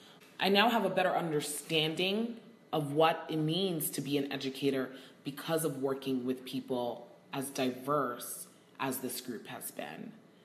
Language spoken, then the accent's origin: English; Brooklyn, New York, United States; My reality as a Haitian American, my reality as a woman, my reality of growing up in Brooklyn, New York, is crucial to my understanding of whatever is happening in the classroom.